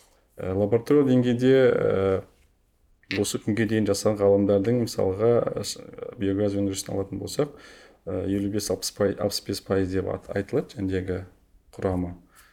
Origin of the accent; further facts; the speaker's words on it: Turkistan, Turkistan Region, Kazakhstan; иә, мен өзім осы Түркістанның тумасымын.